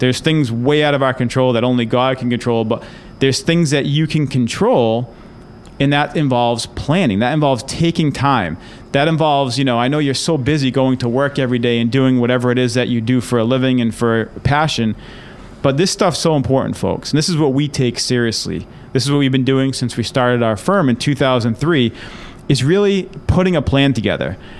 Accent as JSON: {"language": "English", "town": "Mattapoisett", "region": "Massachusetts", "country": "United States", "tie": "born or raised there", "said": "And we grew up down in Mattapoisett, Mass."}